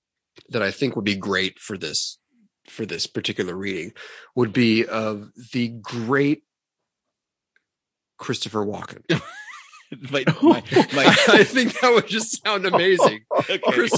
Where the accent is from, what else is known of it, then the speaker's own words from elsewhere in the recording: Ireland; I'm Irish. What the fuck do you want? We drink and we fight.